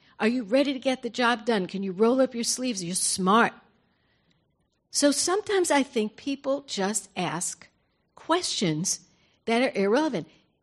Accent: New York, United States; I come from New York. They're tough there.

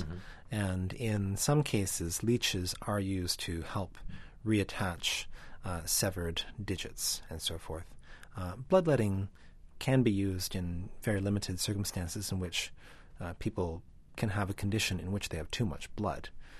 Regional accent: Canada; born there; And so while I was born in Canada and have, in many ways, a very North American worldview

